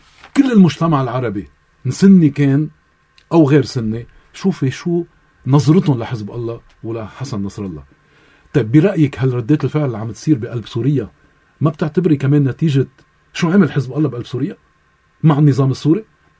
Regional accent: Lebanon; عندنا بلبنان

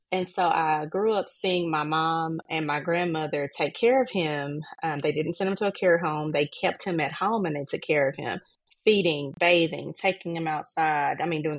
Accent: West Memphis, Arkansas, United States; Well, I'm from West Memphis, Arkansas. Small town, had a lot of friends growing up. I come from a very large family.

